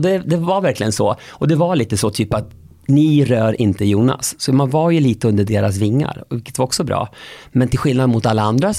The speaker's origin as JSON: {"language": "Swedish", "country": "Sweden", "said": "Tack snälla, och det är så härligt att vara hemma i Sweden."}